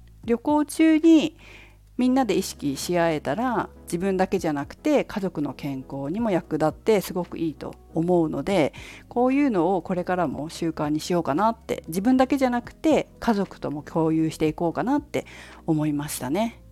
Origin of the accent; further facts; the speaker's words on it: Fukushima, Japan; うちの実家のあるね、実家のある福島県福島市大座荘なんて、バスが1日に1本か2本しか走ってないところですよ。